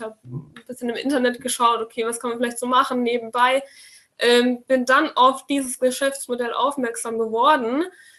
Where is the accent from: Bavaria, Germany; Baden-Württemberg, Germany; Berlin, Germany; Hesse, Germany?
Bavaria, Germany; bin 19 Jahre jung, komme aus der Nähe von Würzburg